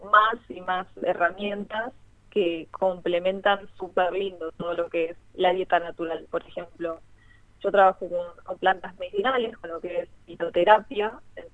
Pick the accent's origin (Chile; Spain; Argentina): Argentina; Bariloche, Río Negro; Vivo acá y soy de acá. Estoy en Bariloche, que hace bastante frío.